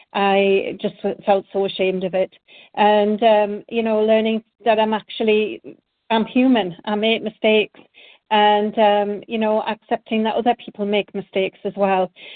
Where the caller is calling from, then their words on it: Norway; And I'm calling you from Norway.